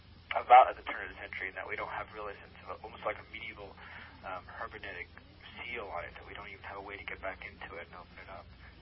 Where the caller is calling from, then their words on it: Ontario, Canada; I'm calling from Ontario.